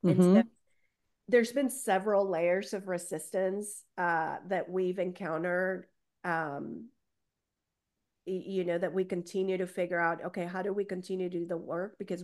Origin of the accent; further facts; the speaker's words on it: Oklahoma, United States; most of the time when I would say I'm from Oklahoma, I was kind of like a little bit of condescending